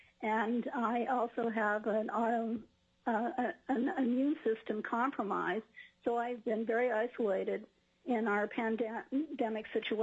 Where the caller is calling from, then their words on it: Fairbanks, Alaska, United States; I'm testifying from Fairbanks.